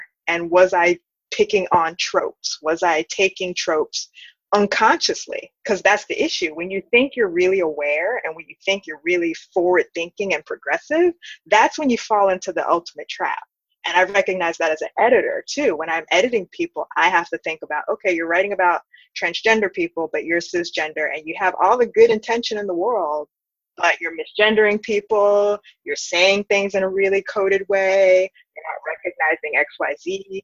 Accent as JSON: {"language": "English", "town": "New York City", "region": "New York", "country": "United States", "tie": "born or raised there", "said": "I'm born and raised in New York, New York City, specifically Queens"}